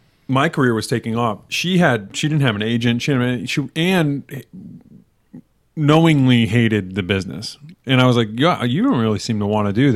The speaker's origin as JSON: {"language": "English", "region": "Massachusetts", "country": "United States", "tie": "born or raised there", "said": "I have 3 sisters. We just grew up in a small town, and didn't get into acting until I saw my sister in a play"}